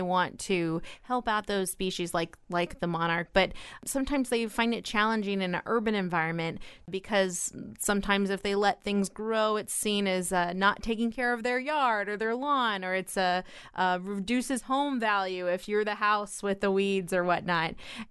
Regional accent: Petersburg, United States; Well, good job, Petersburg. I'm from Petersburg, as listeners know.

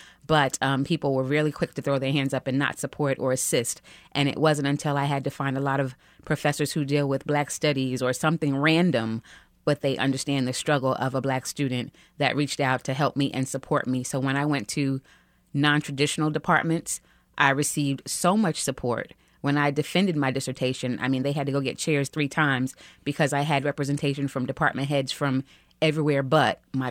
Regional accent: New York, United States; To be perfectly honest, I'm born and raised in New York

